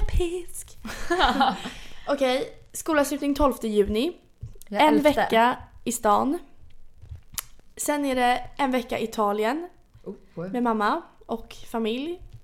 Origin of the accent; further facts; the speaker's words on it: Djursholm, Stockholm County, Sweden; Sen när mina föräldrar skilde sig flyttade jag till stan. Jag är uppväxt i Djursholm